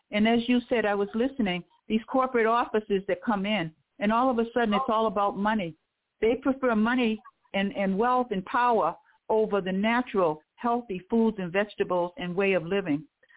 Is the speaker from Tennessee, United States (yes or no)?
no; Massachusetts, United States; I'm calling from Massachusetts. Welcome, welcome. When I was a kid growing up on Cape Cod, we grew up around the Indians, the Wampanoag tribe.